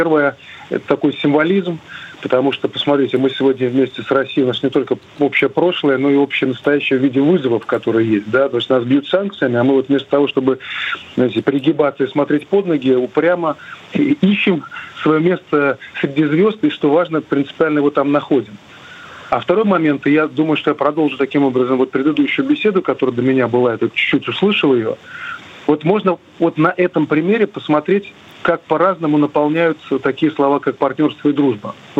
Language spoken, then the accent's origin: Russian; Belarus; Мы, белорусы, очень признательны россиянам